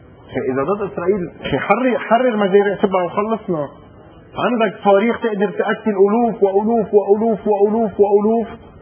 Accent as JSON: {"language": "Arabic", "country": "Lebanon", "said": "هو انه ناخذ قرار كلنا سوا كلبنانيين انه هيدا سلاح ما بقى بدنا اياه"}